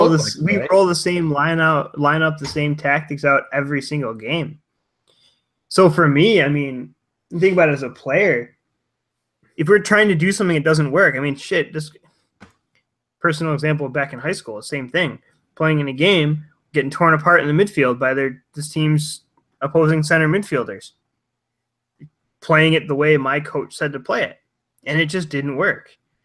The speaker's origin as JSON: {"language": "English", "town": "Buffalo", "region": "New York", "country": "United States", "said": "I'm from Buffalo. Like we live and breathe hockey up here. Basically, we're Canada."}